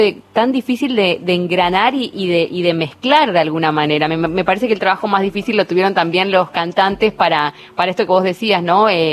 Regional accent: Argentina; para resignificarnos como argentinos, ¿no?

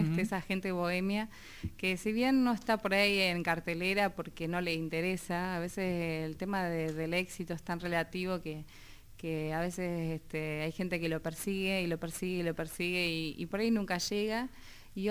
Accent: La Plata, Buenos Aires Province, Argentina; born there; yo nací en Los Hornos, bueno, en La Plata, en Los Hornos, ¿verdad?

